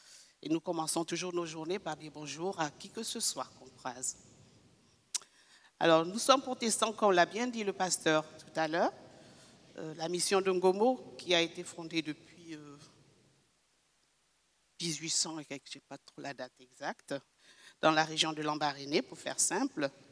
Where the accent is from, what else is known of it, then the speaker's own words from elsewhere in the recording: Gabon; bonjour qui se dit dans ma langue maternelle au Gabon